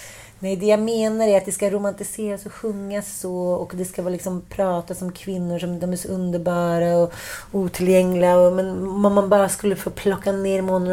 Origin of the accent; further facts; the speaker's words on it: Gotland, Sweden; Mm, jag kommer ju från Gotlandia.